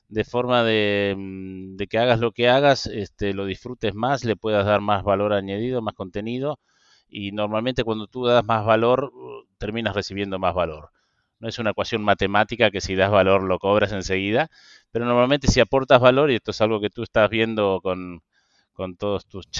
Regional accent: Argentina; moved away as an adult; yo llegué de Argentina en el año 2002.

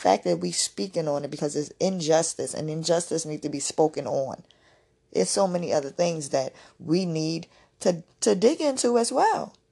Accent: Harlem, New York, United States; First of all, like, I'm from Harlem. This incident happened when I was 1.

